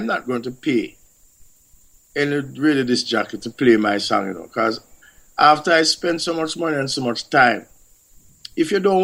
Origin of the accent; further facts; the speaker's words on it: Jamaica; Jamaica, when I was growing up in Jamaica, there's two radio stations you have.